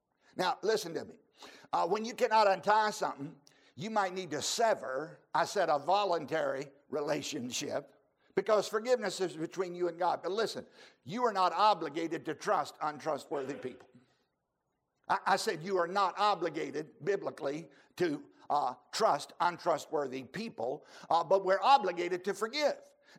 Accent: Virginia, United States; I grew up down in Charlotte County with him

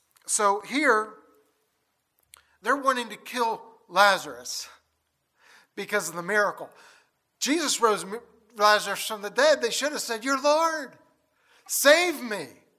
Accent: Baltimore, Maryland, United States; I grew up in Baltimore, Maryland. All my kin is from rural West Virginia. But after my mom and dad married, they moved to Baltimore for 43 years. That's Catholic territory.

